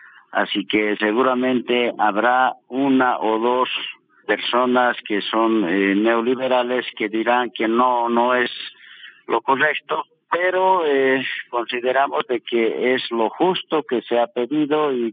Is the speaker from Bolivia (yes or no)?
yes; Bolivia; consideramos nosotros como militantes del proceso de cambio y como ciudadanos bolivianos